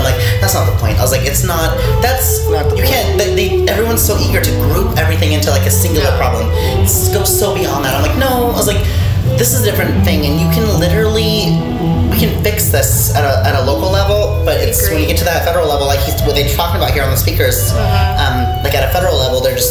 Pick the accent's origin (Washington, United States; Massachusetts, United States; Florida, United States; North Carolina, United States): Washington, United States; Seattle; And for me, I grew up here. I'm from Seattle. I'm actually in high school.